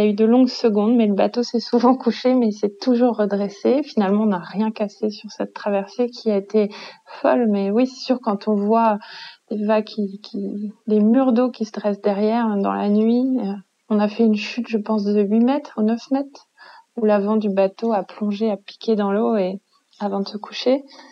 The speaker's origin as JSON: {"language": "French", "country": "France", "said": "parce que lui ne comprenait pas ce que je faisais, moi, en tant que petite Française, avec un bateau de pêche si loin du Bangladesh."}